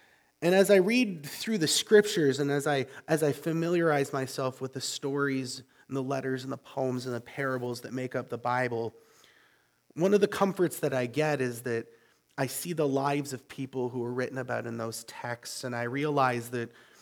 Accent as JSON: {"language": "English", "country": "Canada", "said": "And I'm from Canada"}